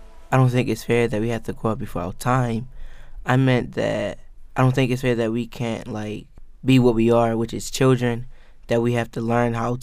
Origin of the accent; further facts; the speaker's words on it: Baltimore, Maryland, United States; So you always have to be not one step ahead, but two steps ahead when it comes to like growing up in Baltimore.